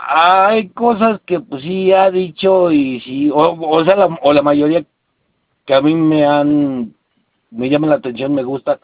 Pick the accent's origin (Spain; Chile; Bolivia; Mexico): Mexico; A ver, que veas que yo soy de México, ¿eh?